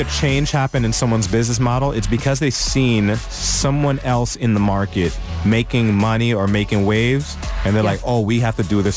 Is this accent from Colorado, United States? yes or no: no; Queens, New York, United States; The choice for me to start, you know, growing up in Queens, which was, you know, a bit better than Brooklyn in some ways.